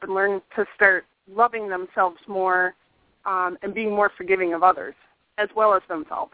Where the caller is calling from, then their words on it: St. Peter, Minnesota, United States; from St. Peter.